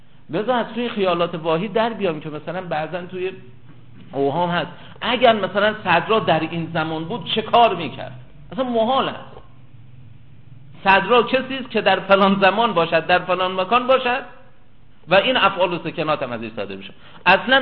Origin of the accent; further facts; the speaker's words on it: Kerman, Iran; now in Qom, Iran; من در زمان مثلا 1359 ایجاد شدم، اهل کرمان هستم، تو قم دارم تدریس میکنم